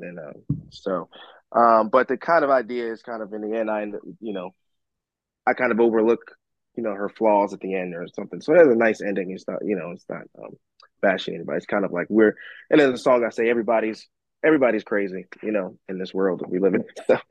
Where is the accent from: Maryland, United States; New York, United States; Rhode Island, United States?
Maryland, United States; Dundalk; I'm from Baltimore, Maryland, and he's from the same town I'm from. I'm from a little town called Dundalk, but I'm from the Turner Station part of Dundalk